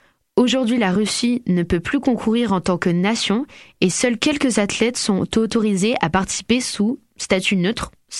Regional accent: France; now in Laval, Canada; je suis française, arrivée à Laval pour le BIAPRIM

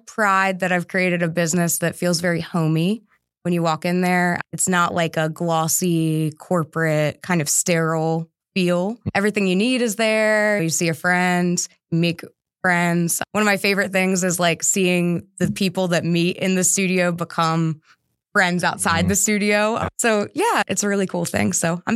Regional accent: Maryland, United States; also born or lived in Delaware; I actually grew up in Maryland, but a lot of my adult life and entrepreneur life was had in Delaware.

